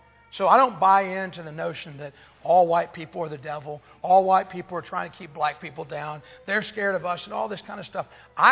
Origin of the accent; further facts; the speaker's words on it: Knoxville, Tennessee, United States; But I grew up in Knoxville, Tennessee. Yes, I'm a University of Tennessee fan